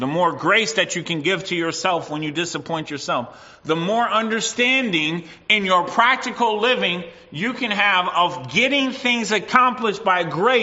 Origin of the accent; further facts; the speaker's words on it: United States; because I grew up in the States, and where I grew up, we didn't learn healthy eating.